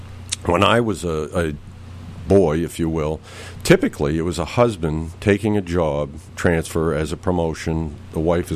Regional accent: Brunswick, Maine, United States; also born or lived in Allagash / Fort Kent; now in Topsham, United States; Originally, I'm from Allegash, which, yes, for those of you out there, it is literally the end of the road. I was born in Fort Kent, and then I grew up in Brunswick, and my wife and I live in Topsom now.

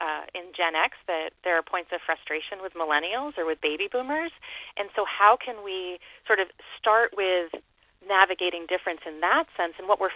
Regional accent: Bridgton, Maine, United States; I think about growing up in Bridgeton, you know, really those were really at the core of a lot of the differences on the playground, for example.

